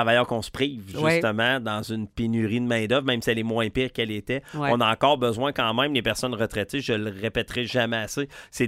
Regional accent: Baie-Saint-Paul, Quebec, Canada; je vais aller installer quelque chose à Baie-Saint-Paul, dans mon patelin d'enfance

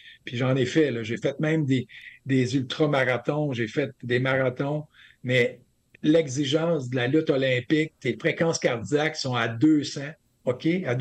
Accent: Warwick, Quebec, Canada; Tu sais, je viens des Bois-Francs, un petit village qui s'appelle Warwick, à côté de Victoriaville. Puis, c'est pas plus que ça.

